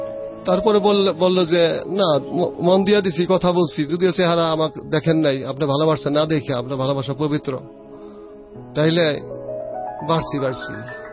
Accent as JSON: {"language": "Bangla", "town": "Zanjira", "region": "Dhaka Division", "country": "Bangladesh", "tie": "born or raised there", "said": "তো আমাদের বাড়ি জাজিরা, ওদের বাড়ি লাখুলা, ডিস্টেন্স 3-4 মাইল হবে মাত্র।"}